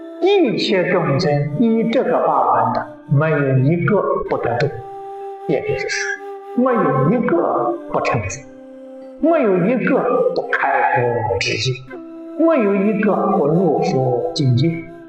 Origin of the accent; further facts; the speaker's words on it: China; 我们中国人特别喜欢中秋的明月